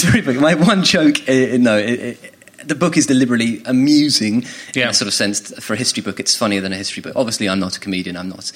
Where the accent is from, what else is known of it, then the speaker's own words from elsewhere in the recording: Royal Tunbridge Wells, South East England, United Kingdom; I'm from Royal Tunbridge Wells.